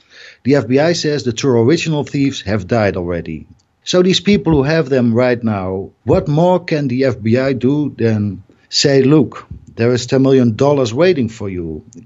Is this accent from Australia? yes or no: no; Netherlands; English is a second language; because we are also talking about a Vermeer, a Rembrandt, painters from my hometown.